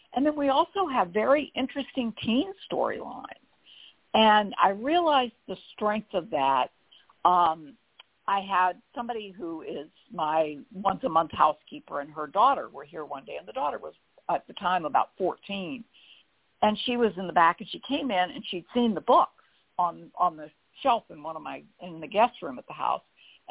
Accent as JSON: {"language": "English", "region": "Virginia", "country": "United States", "tie": "born or raised there", "said": "Or I know I grew up in Northern Virginia, where, you know, I lived in a high rise most of my childhood, and you sort of barely knew your neighbors and everything."}